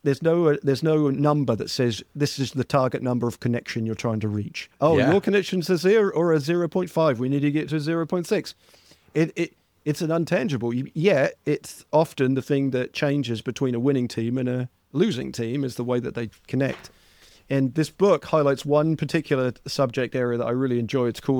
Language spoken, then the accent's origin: English; England, United Kingdom; Like this, me growing up as English, it's like, no, it was sport is community driven first.